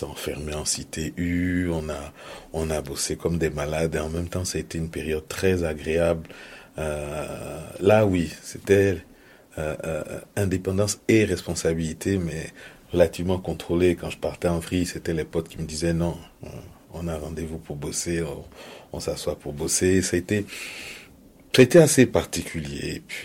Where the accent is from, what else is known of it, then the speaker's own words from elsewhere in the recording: Côte d’Ivoire; moved away as an adult; now in France; je suis parti, j'ai quitté la Côte d'Ivoire pour aller à Angers. À la fac de droit.